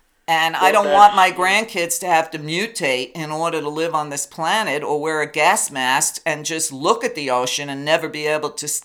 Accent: Brooklyn, New York, United States; growing up in Brooklyn in common, so he always got a kick out of that.

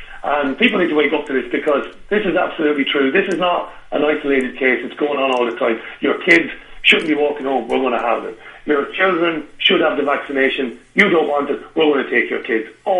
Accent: Waterford, Munster, Ireland; I grew up in Waterford City, but I was on the outskirts. We were just outside the city limits. There was just vast countryside, rural areas.

